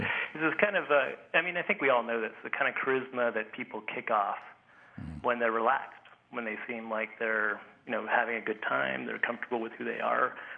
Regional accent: Canada; there's not a whole lot of us up here because it's kind of cold.

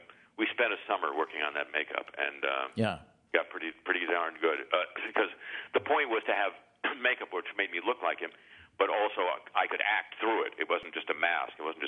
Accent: California, United States; So I realized, for example, I grew up in Southern California.

